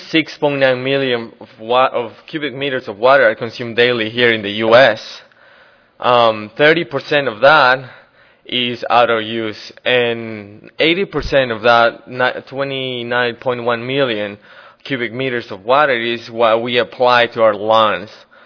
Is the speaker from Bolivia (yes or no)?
yes; Bolivia; I'm from Bolivia.